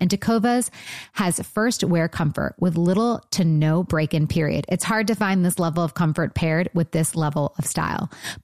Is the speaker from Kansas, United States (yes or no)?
no; Michigan, United States; Michigan.